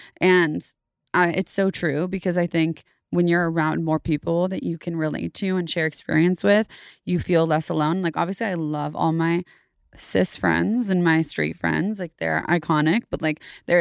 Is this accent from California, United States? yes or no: yes; Davis, California, United States; also born or lived in San Francisco; Grew up in Davis, California.